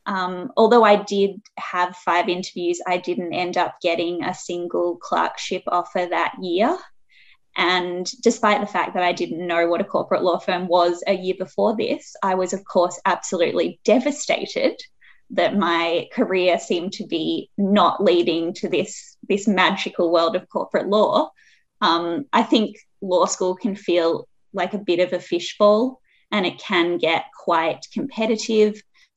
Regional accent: Hong Kong; now in Australia; I grew up in Hong Kong as a child, and I lived there from the age of 9 to 16. And that experience during my formative years really shaped my career and lifestyle aspirations. And I moved back to Australia at the age of 16 to do my VCE.

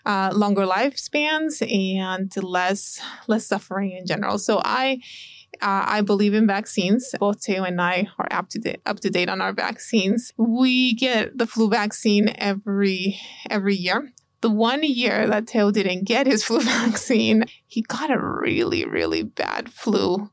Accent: Oroville, California, United States; So I'm, like you said, an Oroville native. I was born and raised in Oroville. And I actually went to school here in Chico. So I went to Chico State, then moved down south. And now I am practicing medicine in the Bay Area.

